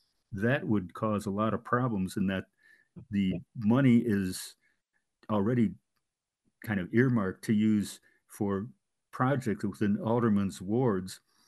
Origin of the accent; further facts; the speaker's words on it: Joliet, Illinois, United States; the city that has the second most is my hometown of Joliet.